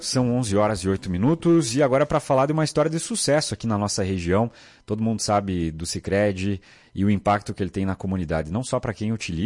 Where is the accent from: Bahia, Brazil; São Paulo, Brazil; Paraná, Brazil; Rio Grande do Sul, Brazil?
Rio Grande do Sul, Brazil; Ibiraiaras; porque sou de Ibiraiaras